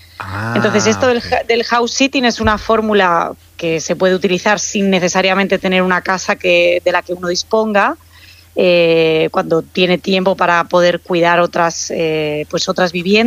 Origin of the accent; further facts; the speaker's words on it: Madrid, Community of Madrid, Spain; Pero yo no soy argentina, yo soy española.